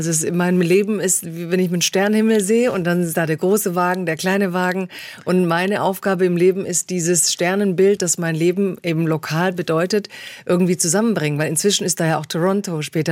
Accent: Stuttgart, Baden-Württemberg, Germany; weil ich komme aus Stuttgart sozusagen. Meine Kindheit und Jugend war in diesem Raum.

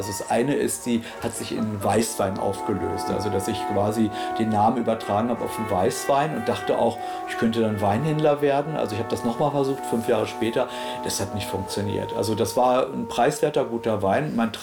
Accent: Wolfsburg, Lower Saxony, Germany; den Autofetischismus Deutschlands, ich komme aus Wolfsburg, zu thematisieren.

